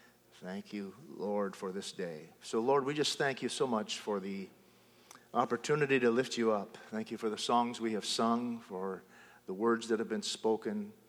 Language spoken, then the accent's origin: English; Mankato, Minnesota, United States; We left Ottawa to step into the role of pastor in Mankato, Minnesota, and that happened to be my hometown.